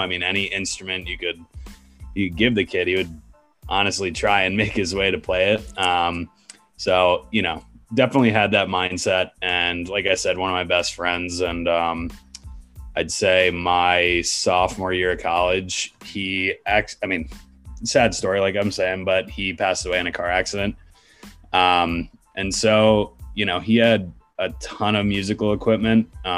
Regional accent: Washington, District of Columbia, United States; I'm from Washington, D.C., Northern Virginia area.

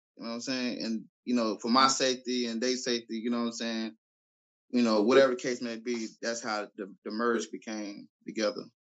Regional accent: New York, United States; Because like I said, I came from New York. So I knew, for me being from a small town and being from New York

